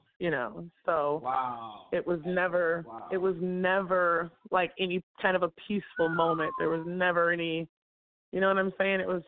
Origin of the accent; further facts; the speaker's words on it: Los Angeles, California, United States; I'm from right here in L.A., West Side, Beach Town. Very extremely popular.